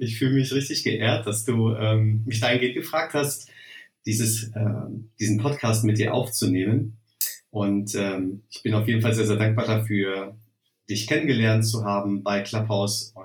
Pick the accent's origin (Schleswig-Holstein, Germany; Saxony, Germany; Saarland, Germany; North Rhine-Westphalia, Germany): North Rhine-Westphalia, Germany; Lüdenscheid; also born or lived in Herdecke; Ich bin geboren in Herdecke in der Nähe von Dortmund und bin in Lüdenscheid aufgewachsen. Ein nicht unbedingt spektakuläres Städtchen.